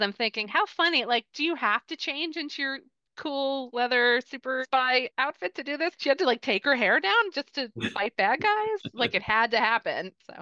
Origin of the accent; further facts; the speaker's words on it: New York, United States; And I appreciated that, I guess, as a New Yorker.